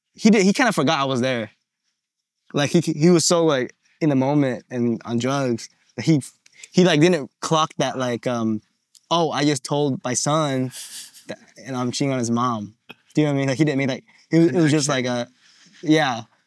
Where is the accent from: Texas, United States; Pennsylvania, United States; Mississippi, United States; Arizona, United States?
Arizona, United States; Phoenix; I grew up in Phoenix. This is all in Phoenix.